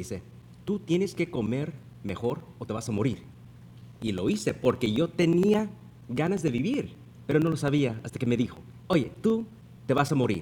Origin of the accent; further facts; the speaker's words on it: Texas, United States; Como muchas personas donde yo nací y crecí, es un problema grandísimo. Ahí en el sur de Texas, ahí en la frontera, es donde tenemos lo máximo de los niños obesos.